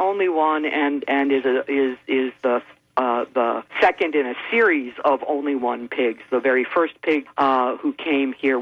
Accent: Baltimore, Maryland, United States; I grew up in Baltimore City.

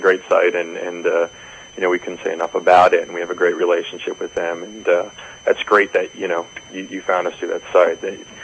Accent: New Jersey, United States; although I'm coming from New Jersey, so we're a pretty small state, and California is a pretty large state.

